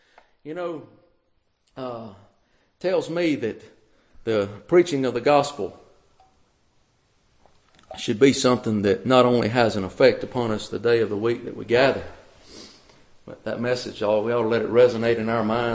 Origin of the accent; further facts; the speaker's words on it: Georgia, United States; I remember whenever I grew up in South Georgia, I could dial four numbers and dial anybody within a 10-mile radius of my house.